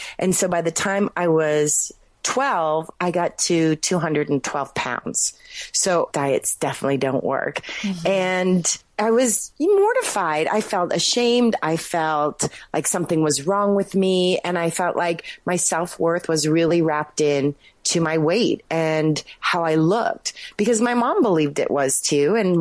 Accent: California, United States; Well, I grew up in California, and I'm one of 11 kids. There's 8 girls and 3 boys.

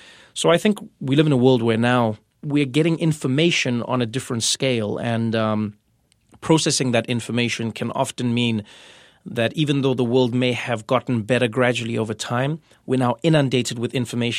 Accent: South Africa; when I was growing up in South Africa

